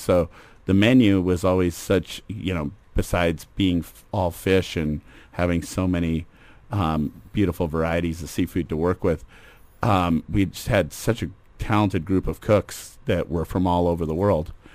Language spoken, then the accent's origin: English; West Coast, United States; Yeah, you know, I grew up on the West Coast.